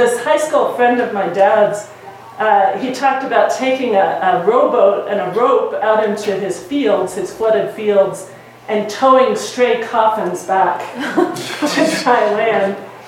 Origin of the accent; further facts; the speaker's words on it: Missouri, United States; there was a lot of flooding in the Missouri and Mississippi River. And in St. Louis, where close to my hometown, where the Missouri and Mississippi meet, it just became a lake, right?